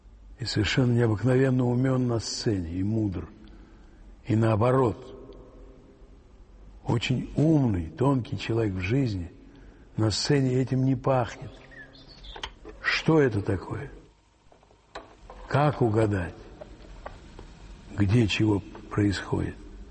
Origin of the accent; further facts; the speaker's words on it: Moscow, Russia; Двойной москвич. Родился я на Матросской тишине, но тоже напротив психиатрической больницы, тюрьмы, рынка.